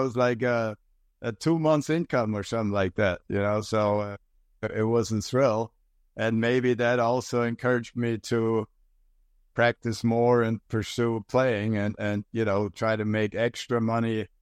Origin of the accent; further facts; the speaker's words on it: Germany; English is a second language; growing up in Germany, playing the European Tour in the in the mid-70s, I had never seen a golf course like Augusta.